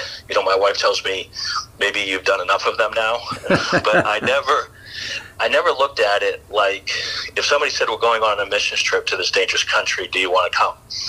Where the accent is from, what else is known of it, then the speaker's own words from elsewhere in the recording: Maine, United States; my hometown of Maine, where I grew up.